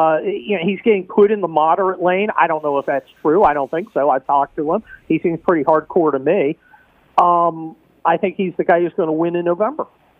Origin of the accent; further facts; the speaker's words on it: California, United States; So the last thing you want is me telling North Carolinians about how to run their government because, you know, I'm from California.